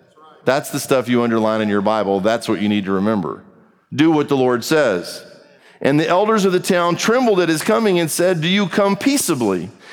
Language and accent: English; Texas, United States; Just take your accent to New York or somewhere and see what happens to you. Oh, I don't sound like I'm from Texas. Yeah, right. That's what y'all think.